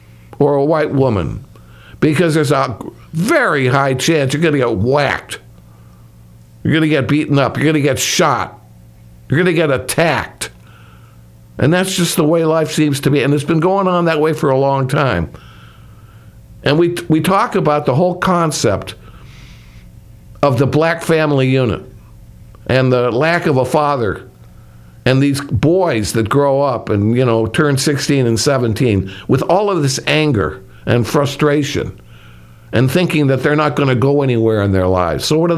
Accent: Chicago, Illinois, United States; I come from the Chicago area, so I always have a particular feeling for the Windy City.

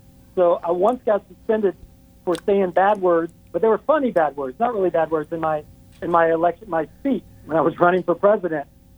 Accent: Kentucky, United States; now in Los Angeles, United States; I grew up in Kentucky. So they were like, "Boy, you don't belong out here." So my dream was always to come to Hollywood.

